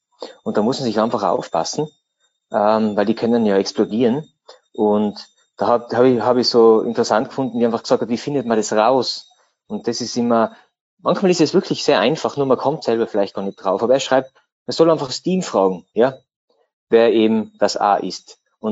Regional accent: Austria; dass man einfach jedem, bei uns in Österreich Steuerpflichtigen, die Möglichkeit gibt

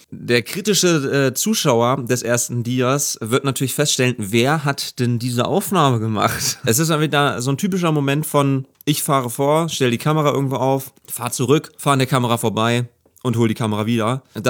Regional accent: Braunschweig, Lower Saxony, Germany; also born or lived in Peine; ich bin in Peine geboren und dann nach Braunschweig gezogen.

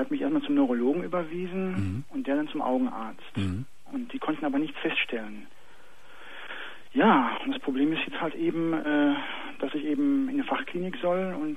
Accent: North Rhine-Westphalia, Germany; ich komme aus dem Ruhrgebiet

